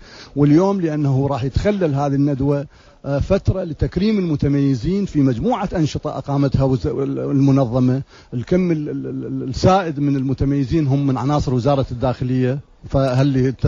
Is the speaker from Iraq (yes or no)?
yes; Iraq; لنا موقف كعراقيين